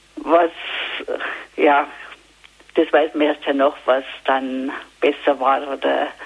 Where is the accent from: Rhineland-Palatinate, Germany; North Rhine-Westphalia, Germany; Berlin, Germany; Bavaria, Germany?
Bavaria, Germany; Emmering; ich bin aus Emmering, bei Fürstenfeldbruck.